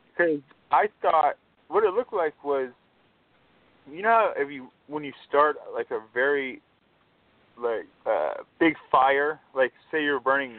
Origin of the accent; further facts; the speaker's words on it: Texas, United States; I'm from Texas. I live out, in the southern part. San Antonio.